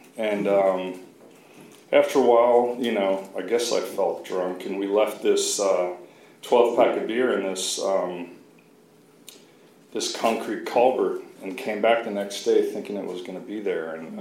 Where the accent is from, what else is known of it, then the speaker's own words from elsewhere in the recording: Ohio, United States; So I grew up in Ohio. I was a kid, like, you know, kind of beaver cleaver family.